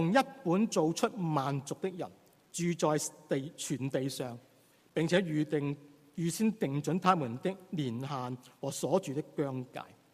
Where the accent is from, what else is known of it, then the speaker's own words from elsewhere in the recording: China; 我们中国人很明白这种道理